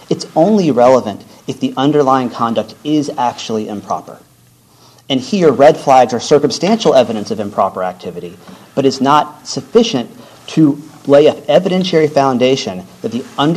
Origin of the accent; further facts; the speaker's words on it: Nashville, Tennessee, United States; For example, I come from Nashville.